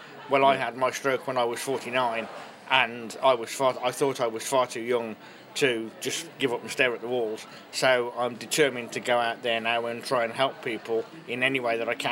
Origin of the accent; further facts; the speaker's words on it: Kidderminster, West Midlands, United Kingdom; when I was growing up in Kidderminster in the 1970s in Worcestershire